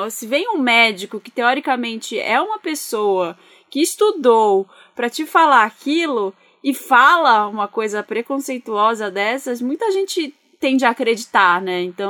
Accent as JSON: {"language": "Portuguese", "town": "Belém", "region": "Pará", "country": "Brazil", "said": "Eu sou de Belém, do Pará."}